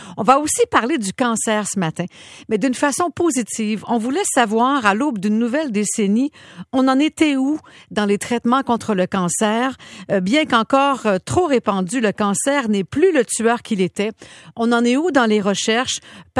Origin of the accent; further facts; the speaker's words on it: Quebec, Canada; qui est la référence en remise en forme chez nous au Québec